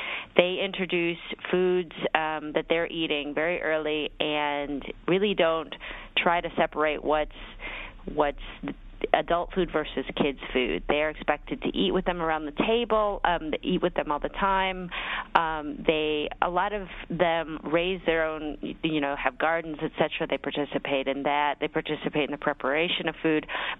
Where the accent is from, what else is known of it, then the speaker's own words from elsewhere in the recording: Taiwan; I'm from Taiwan, and when I visit my family in Taiwan